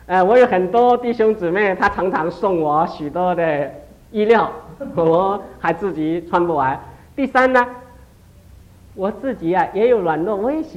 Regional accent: China; 这个就是我们中国人一些观念，我觉得应该改变。

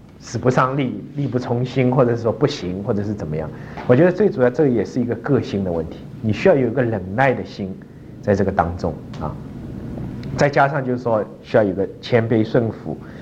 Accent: China; now in United States; 以前我们在大陆很少讲，我记得很少讲，就跟美国人比较差远。

